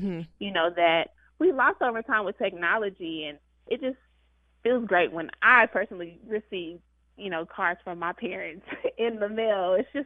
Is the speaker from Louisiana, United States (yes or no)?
no; Dallas, Texas, United States; from Dallas, Texas.